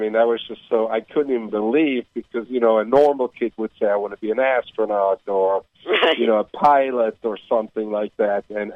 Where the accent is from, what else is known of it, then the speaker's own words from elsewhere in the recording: Switzerland; I'm kind of from the Swiss Alps, and you know, there's a lot of land and a lot of cows, and not really anything else.